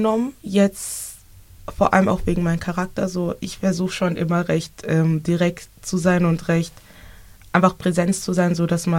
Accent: Germany; born there; Und dann sage ich halt immer, ja, aus Deutschland, weil ich halt auch in Deutschland geboren bin.

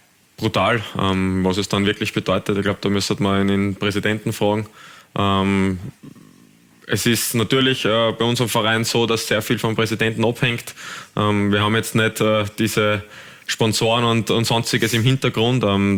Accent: Carinthia, Austria; Bei uns in Kärnten ist das leider halt nicht möglich

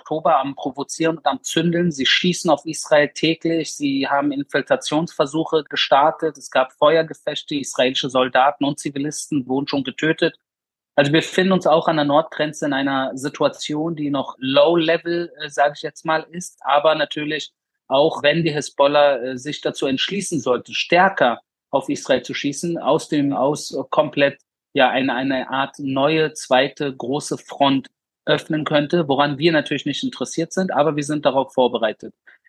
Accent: Berlin, Germany; Ich bin in Berlin in den 90ern aufgewachsen, in einem Migrantenbezirk namens Wedding. Und da bin ich als junger Jude extrem auch angefeindet worden

